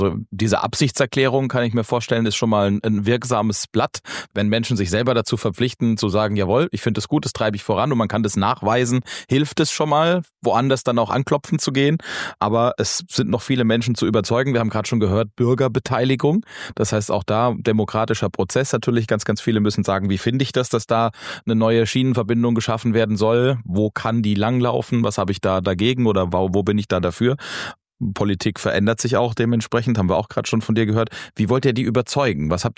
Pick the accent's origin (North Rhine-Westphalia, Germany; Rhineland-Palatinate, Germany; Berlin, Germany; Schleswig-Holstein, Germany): Rhineland-Palatinate, Germany; Ludwigshafen; mir als Ludwigshafener auch mit einzuwerfen. Ich bin in Rheingönnheim aufgewachsen